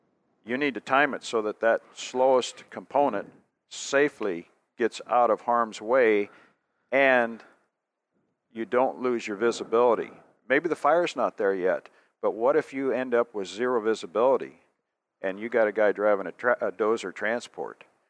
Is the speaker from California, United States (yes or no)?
yes; California, United States; I was there as a safety officer, but they realized that I was from Southern California